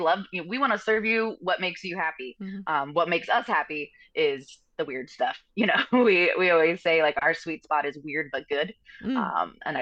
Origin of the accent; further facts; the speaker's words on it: Arlington, Virginia, United States; I grew up in Arlington. I could walk to work.